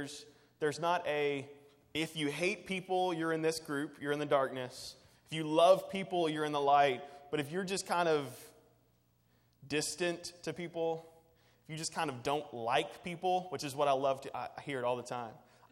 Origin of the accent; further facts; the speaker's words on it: Louisville, Kentucky, United States; I grew up in Louisville. Horse racing is just a natural analogy for me. Grew up around the track.